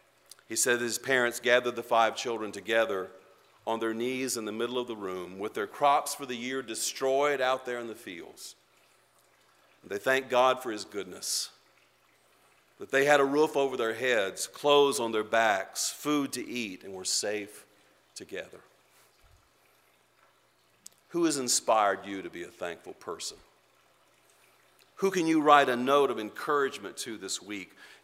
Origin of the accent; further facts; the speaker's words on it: North Carolina, United States; when I was growing up in Guilford County